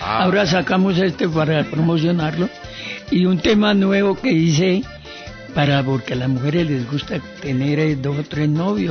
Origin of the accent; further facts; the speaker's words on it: Manzanares, Caldas, Colombia; Desde que canté en Manzanar, en mi tierra, mi pueblo hermoso, a los 7 años